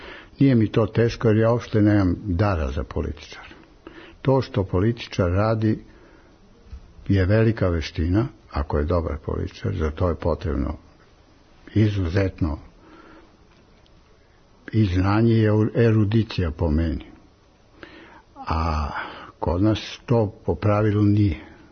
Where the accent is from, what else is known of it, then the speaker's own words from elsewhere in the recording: Serbia; Ja sam odrastao u Srbiji.